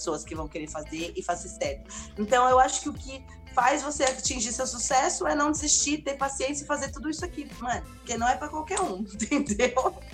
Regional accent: São Paulo, Brazil; até porque eu nasci e criada em São Paulo.

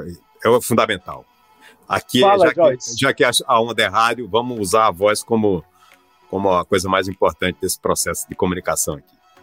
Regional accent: Campina Grande, Paraíba, Brazil; born there; lá na cidade onde eu nasci, que é Campina Grande.

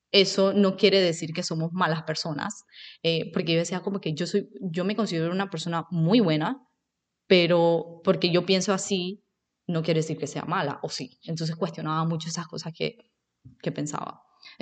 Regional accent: Panama; de China, y mi familia es un tanto conservadora. Sin embargo, yo nací en Panamá y viví, mis papás sí me dieron mucho la libertad de vivir y experimentar muchas cosas y en parte me considero latina.

